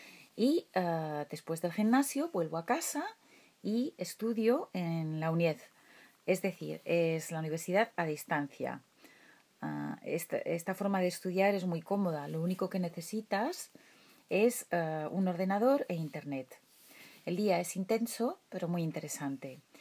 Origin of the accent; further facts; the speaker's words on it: Miranda de Ebro, Castile and León, Spain; born there; tengo 48 años, muy joven todavía. Soy castellano-leonesa, bueno, española, primero de todo, claro, y nací en Miranda de Ebro. Mis padres, cada uno viene de una región. Mi padre es de Castilla y León